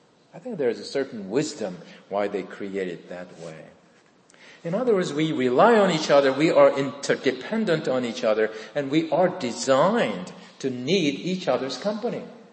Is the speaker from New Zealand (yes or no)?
no; South Korea; I was born and raised in Korea. It was fun growing up in Korea during the 1960s.